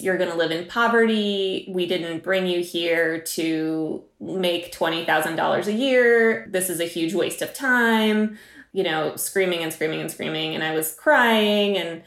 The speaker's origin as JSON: {"language": "English", "region": "Texas", "country": "United States", "tie": "born or raised there", "said": "I got the idea for this book because I was a Russian kid growing up in West Texas."}